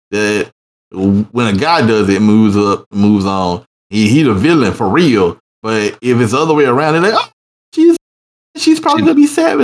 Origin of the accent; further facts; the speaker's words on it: Canada; I'm Canadian, man.